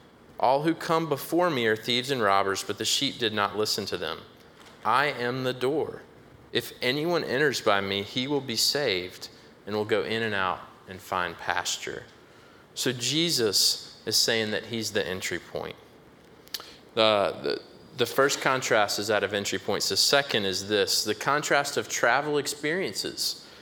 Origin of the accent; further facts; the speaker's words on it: North Carolina, United States; I grew up in North Carolina. I hadn't heard of South Weldon.